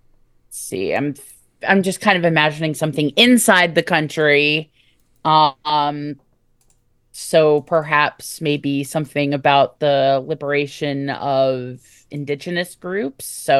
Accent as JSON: {"language": "English", "town": "Raleigh", "region": "North Carolina", "country": "United States", "tie": "born or raised there", "said": "Well, let's see. I grew up in Raleigh, North Carolina."}